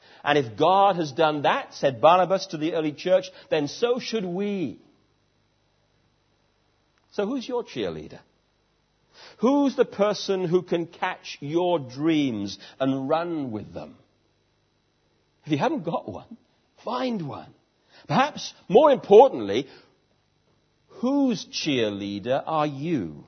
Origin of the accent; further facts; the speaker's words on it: United Kingdom; the average British Christian tends to have the gift of discouragement. It's in our genes. We're British to say, or at least to think, you'll never do it.